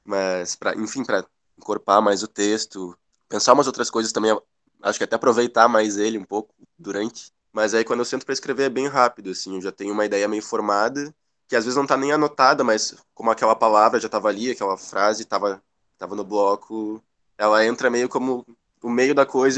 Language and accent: Portuguese; Barra do Ribeiro, Rio Grande do Sul, Brazil; now in Porto Alegre, Brazil; Eu sou de Barra do Ribeiro, né? Eu vim do interior, que não chega a ser interior-interior, mas, enfim... É bem diferente do que é Porto Alegre, muitos sentidos.